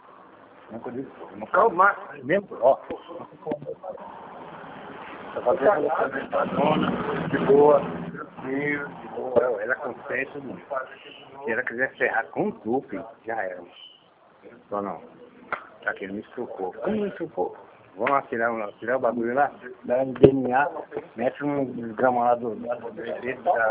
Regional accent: Cabreúva, São Paulo, Brazil; Eu sou aqui do Pinhal, Cabriúva.

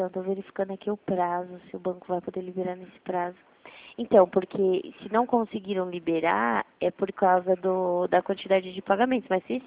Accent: Santo André, São Paulo, Brazil; Eu sou de São Paulo. Santo André, conhece?

